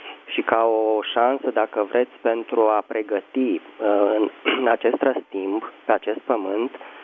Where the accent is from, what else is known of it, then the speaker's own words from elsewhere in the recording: Bucharest, Romania; din București.